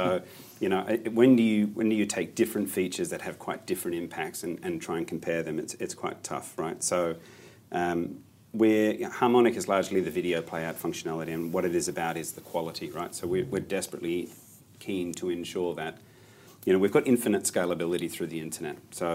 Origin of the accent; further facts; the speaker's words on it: Australia; as an Australian, my internet experience began on a desktop at home